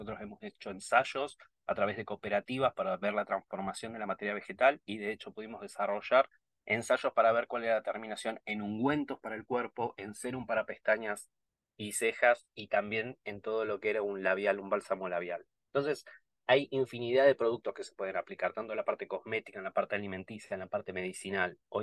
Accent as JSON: {"language": "Spanish", "region": "Tierra del Fuego", "country": "Argentina", "lives_now": "Córdoba, Argentina", "said": "En realidad, originalmente yo soy de Tierra del Fuego."}